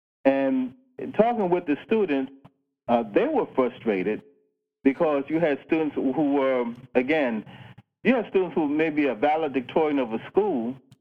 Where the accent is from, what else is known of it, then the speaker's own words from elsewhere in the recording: New York, United States; Well, I grew up in New York.